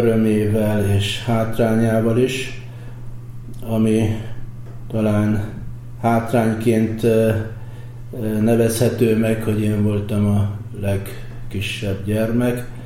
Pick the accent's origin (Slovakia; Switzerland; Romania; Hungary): Hungary; Budaörs, Pest; egy budaörsi nagy családban nőttem fel.